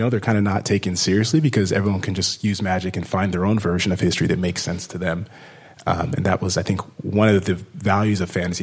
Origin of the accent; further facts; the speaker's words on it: United States; born there; I'm Nigerian American. I was born in the States, but a lot of my time as a kid was spent listening to my dad's stories.